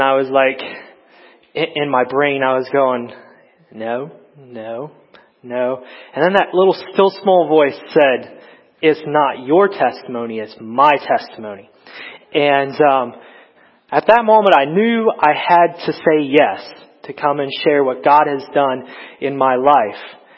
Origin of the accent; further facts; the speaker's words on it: Kokomo, Indiana, United States; also born or lived in Sarasota; I was born in Sarasota from the ages of about 1 to 5. I really don't remember much. I remember the move to Kokomo.